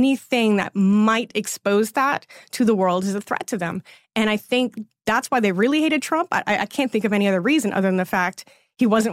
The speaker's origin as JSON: {"language": "English", "region": "Massachusetts", "country": "United States", "tie": "born or raised there", "moved": "as an adult", "lives_now": "West Coast, United States", "said": "New England. I'm a Mass hole, they would call us, Massachusetts. Okay. And then I moved to the West Coast when I was 21."}